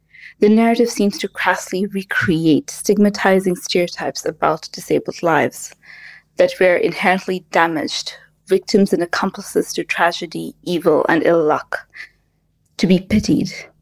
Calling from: Kuwait; I'm calling from Kuwait.

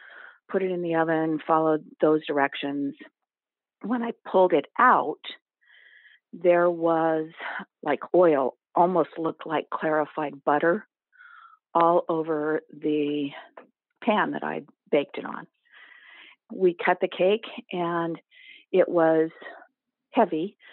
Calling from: Washington, United States; Eastern Washington State.

